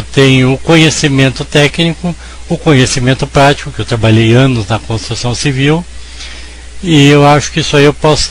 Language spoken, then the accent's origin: Portuguese; São Paulo, Brazil; E depois de um tempo, aí eu vim definitivamente para a Zona Leste de São Paulo. Bem como disse o seu Nenê, Zona Leste somos nós e eu. Vim para a Vila Carrão, morei 25 anos no Carrão, e agora estou há 20 anos aqui